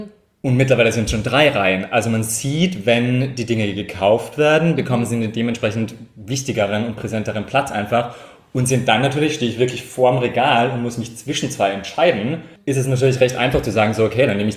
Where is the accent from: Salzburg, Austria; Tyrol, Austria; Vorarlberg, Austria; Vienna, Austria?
Tyrol, Austria; Genau, ich bin ursprünglich aus Tirol, also auch vom Land, das heißt Bauernhof und so weiter